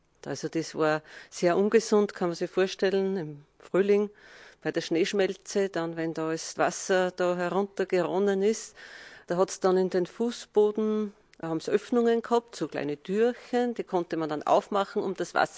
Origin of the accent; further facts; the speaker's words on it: Hallstatt, Upper Austria, Austria; Also bei uns in Hallstatt kann man auch im Sommer, wenn es noch so heiß ist, wunderba